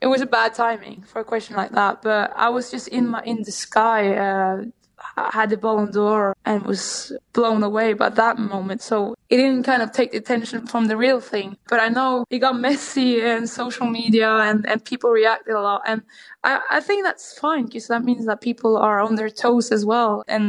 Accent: Norway; Growing up in Norway with democracy and equality is something that I brought with me out in Europe as well, in the world.

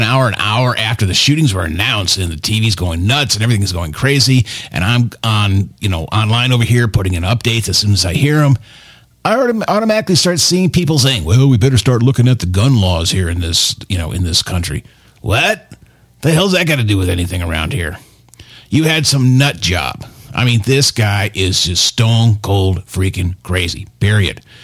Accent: Tucson, Arizona, United States; both me and Miss Stephanie, you know, we're from Tucson. We love this town. I've been here since the early 70s.

